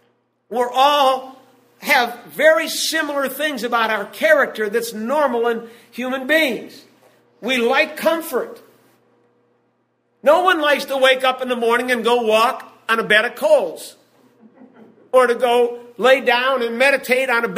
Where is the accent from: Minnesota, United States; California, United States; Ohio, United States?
Ohio, United States; Cleveland; And I told her the story about when I grew up in Cleveland, Ohio.